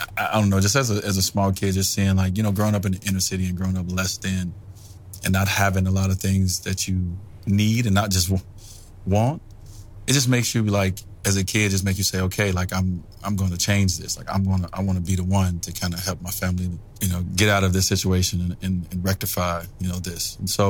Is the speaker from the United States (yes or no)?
yes; Chicago, Illinois, United States; And that was because I grew up in Chicago.